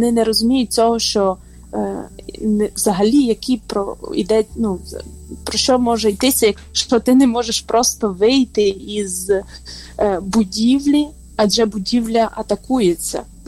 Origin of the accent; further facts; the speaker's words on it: Zakarpattia Oblast, Ukraine; бо знають, що я із Закарпаття.